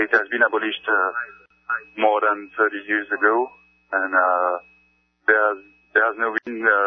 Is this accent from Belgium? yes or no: yes; Belgium; Yes, I'm from Belgium.